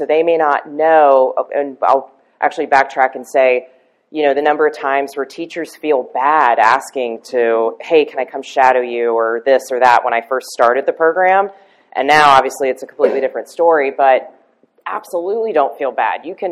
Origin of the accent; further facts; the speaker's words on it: Maryland, United States; I'm a transplant. I'm originally from Maryland, if you haven't guessed by now.